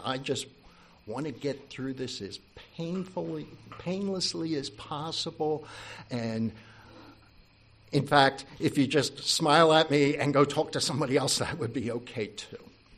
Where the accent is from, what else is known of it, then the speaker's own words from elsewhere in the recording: Ocean City, New Jersey, United States; also born or lived in Philadelphia / Cheltenham; we moved from Philadelphia, where I was born, Frankfurt Hospital. We grew up in just over the border in Cheltenham, so I was a city kid for a while, but then we moved down to Ocean City, New Jersey, where I graduated high school ultimately, and became a beach rat.